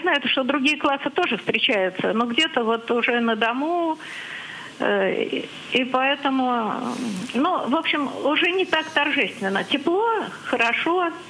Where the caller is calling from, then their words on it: Moscow, Russia; Я звоню из Москвы.